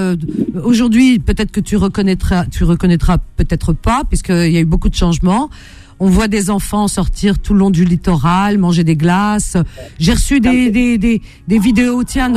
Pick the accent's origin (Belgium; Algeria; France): Algeria; Cherchell, Tipaza Province; Eh ben moi aussi je suis de Cherchel.